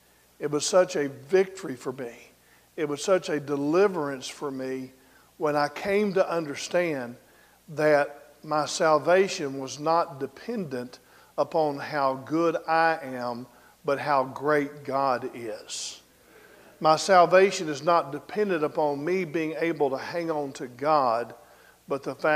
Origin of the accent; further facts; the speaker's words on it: Valonia, Arkansas, United States; from down in Pulaski County, Maumelle, Arkansas, near my hometown of Valonia.